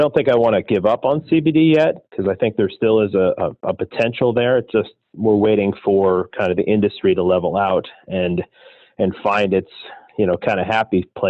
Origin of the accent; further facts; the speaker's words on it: Pennsylvania, United States; I'm from central Pennsylvania, Lycoming County.